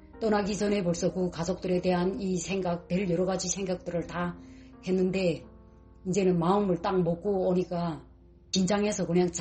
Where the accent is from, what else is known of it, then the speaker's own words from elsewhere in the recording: North Korea; 그냥 저희는 탈북자인데 우린 두 자매다